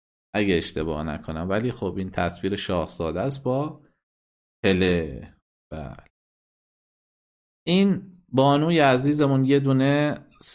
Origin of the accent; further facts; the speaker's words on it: Neyshabur, Razavi Khorasan, Iran; اهل نیشابورم، ولی اینجا حرکتی انجام نشده